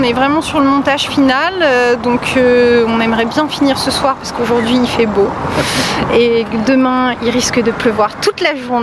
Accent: Vernon, Normandy, France; also born or lived in Évreux; Moi, je suis née à Évreux, mais j'ai grandi à Vernon.

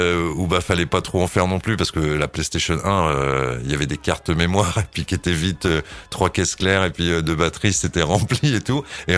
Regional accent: Gaillon, Normandy, France; parce que je suis originaire de Gaillon, 27600 représente

